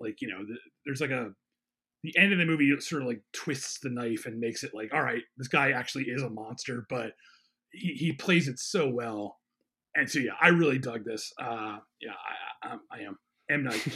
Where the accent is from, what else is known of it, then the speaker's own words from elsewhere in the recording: Philadelphia, Pennsylvania, United States; He's from Philadelphia. I'm from Philadelphia.